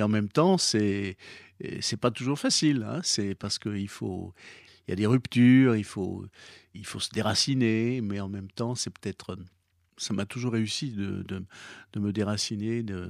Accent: Lyon, Auvergne-Rhône-Alpes, France; puisque je suis lyonnais, je suis né à la Croix-Rousse, dans le 4e arrondissement, on ne peut pas être plus lyonnais

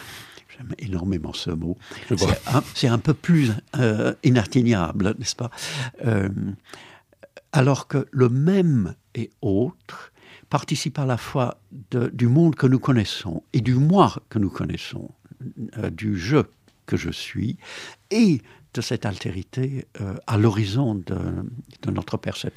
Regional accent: United Kingdom; French is a second language; je dis « nos » en tant que britannique, je dirais « nos » en tant que français aussi.

